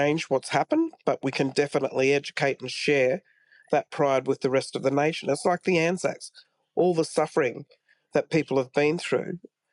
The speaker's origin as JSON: {"language": "English", "town": "Chinderah", "region": "New South Wales", "country": "Australia", "said": "I'm from the Tweed, up on the Gold Coast, from a little town called Chindra, which is quite a strong Australian South Sea Islander community group"}